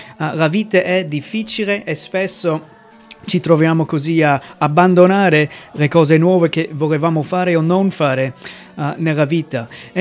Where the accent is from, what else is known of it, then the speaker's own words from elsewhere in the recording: United States; Italian is a second language; now in Italy; sono missionario con la Chiesa Evangelica, servendo il Signore qui in Italia dal 2007. Vengo dagli Stati Uniti